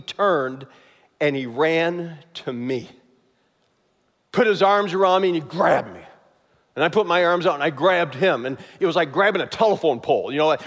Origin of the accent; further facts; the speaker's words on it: Chicago, Illinois, United States; They had a 15-year-old son growing up in Chicago, and I had a hard heart.